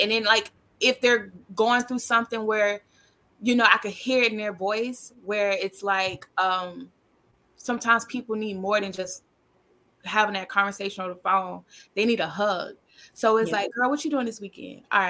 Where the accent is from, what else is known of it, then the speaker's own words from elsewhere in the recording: Mobile, Alabama, United States; now in New York, United States; even though I'm from Mobile, Alabama, I'm a very proud Southern girl, and I'm not about to come to New York and like change my accent